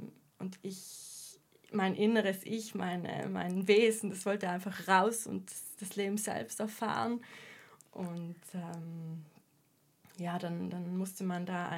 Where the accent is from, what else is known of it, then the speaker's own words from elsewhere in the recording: South Tyrol, Italy; also ich bin von Vilnius, Südtirol.